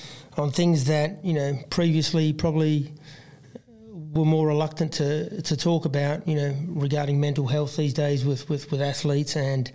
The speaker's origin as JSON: {"language": "English", "town": "Canberra", "region": "Australian Capital Territory", "country": "Australia", "tie": "born or raised there", "said": "and I grew up in Canberra, you know, wanting to play rugby league for Australia"}